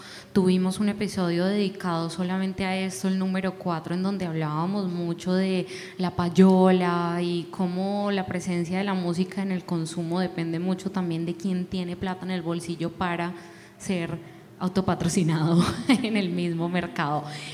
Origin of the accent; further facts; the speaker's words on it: Colombia; personas de nuestra generación o de cualquier otra generación ahora que no conozca qué es el tiple, pues siendo colombianos.